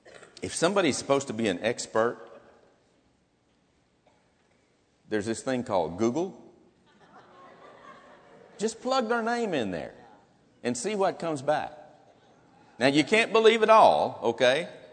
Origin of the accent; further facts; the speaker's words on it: Marked Tree, Arkansas, United States; born there; I was born in Mark Tree, Arkansas. That's the typical response I get when I say Mark Tree, Arkansas.